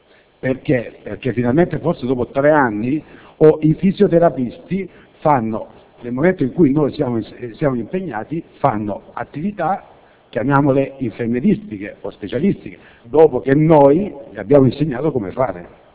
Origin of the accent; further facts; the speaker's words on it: Florence, Tuscany, Italy; vengo da Firenze.